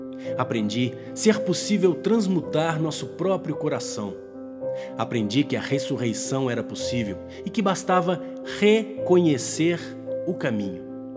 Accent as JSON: {"language": "Portuguese", "country": "Brazil", "tie": "born there", "said": "vim até a Costa do Descobrimento do Brasil, meu país natal, para entrevistá-lo."}